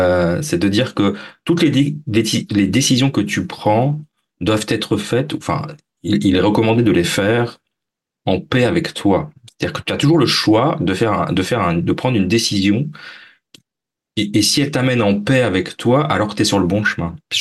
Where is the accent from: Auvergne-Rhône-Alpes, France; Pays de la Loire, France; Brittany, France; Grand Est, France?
Brittany, France; et moi je suis français, mais je viens de la région bretonne, donc pas très loin de la région bretonne